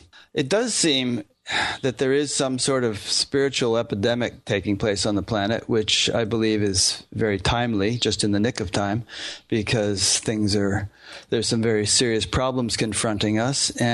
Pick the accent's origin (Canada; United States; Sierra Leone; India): United States; Iowa; You know, when I first started, I started here in my hometown in Iowa